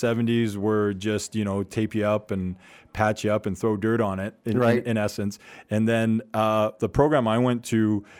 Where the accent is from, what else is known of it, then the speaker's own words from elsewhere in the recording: Prince George, British Columbia, Canada; So, born and raised in Prince George, the high school I went to was O'Grady Catholic High.